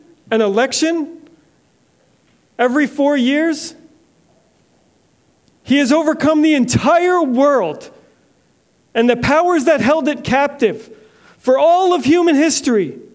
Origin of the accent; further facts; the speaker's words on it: Canada; now in United States; I am an American, a Canadian-American immigrant.